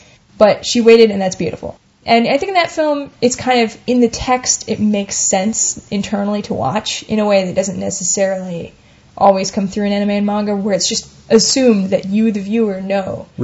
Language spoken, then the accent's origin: English; United States; And as an American, when I see a storyline like that, I just think, what a creepy stalker.